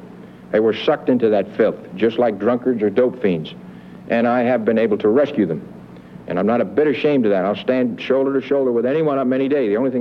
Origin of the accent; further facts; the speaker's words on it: United States; I'm not a German. I'm an American, as you're a Canadian.